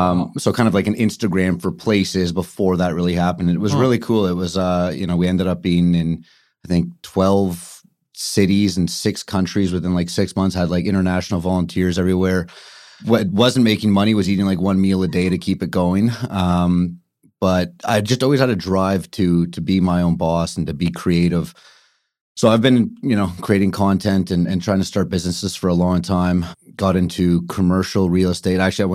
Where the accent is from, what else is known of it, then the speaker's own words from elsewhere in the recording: Vancouver, British Columbia, Canada; I'm born and raised in Vancouver.